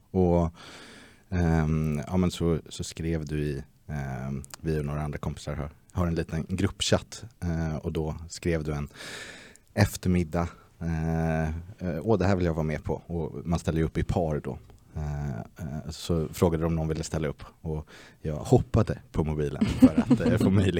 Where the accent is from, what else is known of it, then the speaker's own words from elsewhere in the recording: Stockholm, Stockholm County, Sweden; Stockholm.